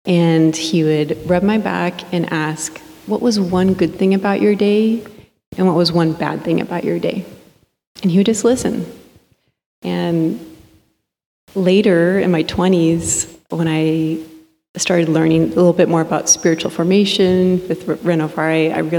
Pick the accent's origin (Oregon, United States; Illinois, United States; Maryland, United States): Oregon, United States; Beaverton; And we grew up in Beaverton, kind of the suburbs of Portland, and I would call myself an elder millennial.